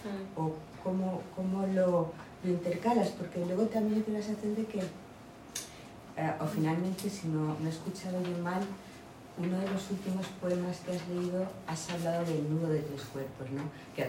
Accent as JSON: {"language": "Spanish", "region": "Valencian Community", "country": "Spain", "said": "yo soy valenciana"}